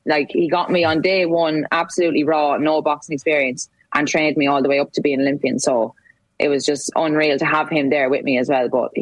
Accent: Tullamore, Offaly, Ireland; I'm from Tullamore.

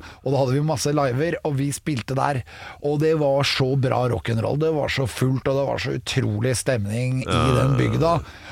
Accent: Åkrahamn, Rogaland, Norway; Ja, vi er fra Åkrahamn, altså, på Karmøy.

